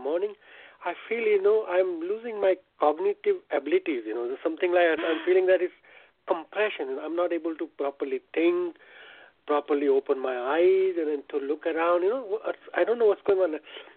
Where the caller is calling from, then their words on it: Connecticut, United States; I'm calling from Connecticut.